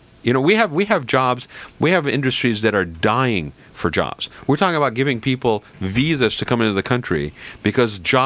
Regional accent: California, United States; as a Californian, you'd be proud

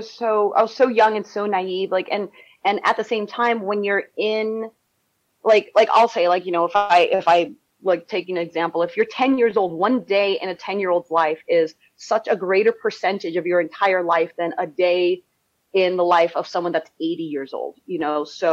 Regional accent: California, United States; back in the day, I mean, growing up in California, you've got, you know, the beautiful beaches of California.

